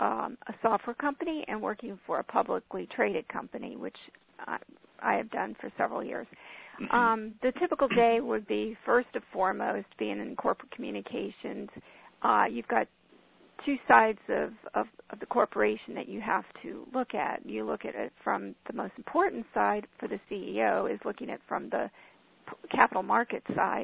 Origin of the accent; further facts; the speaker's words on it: Florida, United States; I'm from Florida.